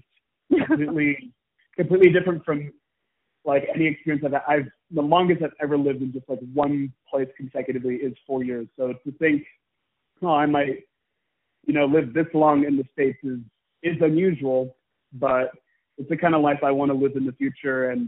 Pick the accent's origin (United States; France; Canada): France; Paris, Île-de-France; also born or lived in Versailles; I grew up in Paris and Versailles in France for 8 years, so that's the longest I've ever lived anywhere. So I learned French.